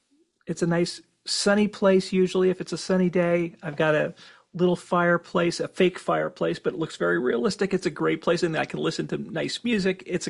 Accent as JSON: {"language": "English", "town": "Cranford", "region": "New Jersey", "country": "United States", "tie": "born or raised there", "said": "New Jersey, where I live, down in Asbury Park. It was shown at a film festival in my hometown of Cranford."}